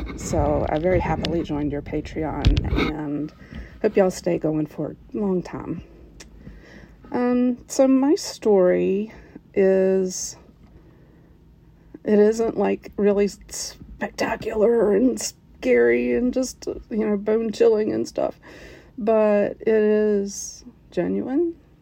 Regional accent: West Virginia, United States; now in Cincinnati, United States; But I moved here and I didn't know a soul. And compared to where I grew up in West Virginia, you know, Cincinnati is a pretty big town. And my accent's mostly gone

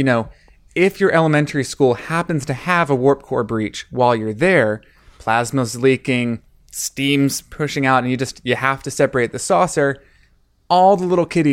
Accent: Charlotte, North Carolina, United States; I am. I was born and bred in Charlotte, North Carolina. They're not far from Kannapolis, sort of way beneath the Mason-Dixon line is what I like to say.

